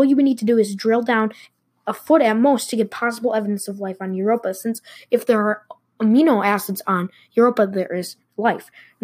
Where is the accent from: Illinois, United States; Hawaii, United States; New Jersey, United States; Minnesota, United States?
Minnesota, United States; in my home state of Minnesota